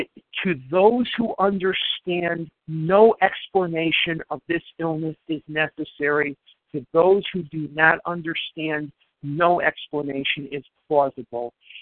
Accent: Chicago, Illinois, United States; And I grew up in Chicago, and these men and women would find each other

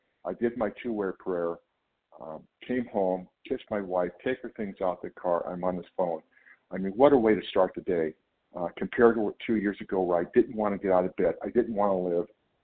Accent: California, United States; And I'm from California.

